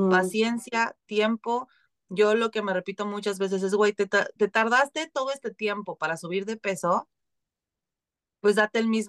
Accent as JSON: {"language": "Spanish", "country": "Mexico", "lives_now": "Vancouver, Canada", "said": "Porque soy mexicana y entonces necesito la vitamina D."}